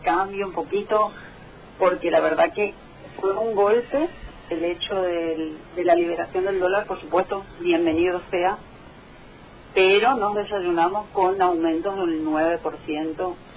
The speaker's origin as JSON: {"language": "Spanish", "country": "Argentina", "said": "Pero es como es Argentina, ¿viste? Que nosotros por ahí nos ponemos nerviosos y nadie quiere perder, obviamente."}